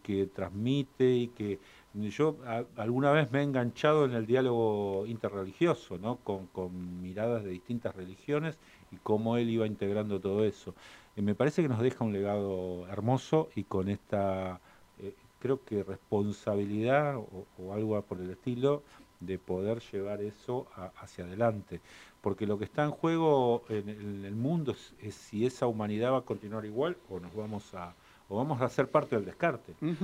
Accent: Argentina; nos hace sentir orgullosos como argentinos, como latinoamericanos

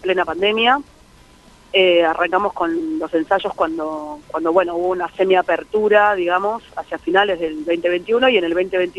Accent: Tapiales, Buenos Aires Province, Argentina; Yo soy de Tapiales particularmente

